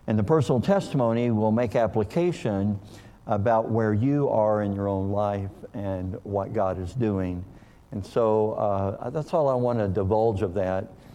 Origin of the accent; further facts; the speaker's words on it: Kentucky, United States; moved away; also born or lived in Missouri / Oklahoma; But I am from Oklahoma. I moved there in 1978. I was born in Missouri, but I grew up in Kentucky. Now, I've been in Oklahoma so long, I feel like I'm Okie.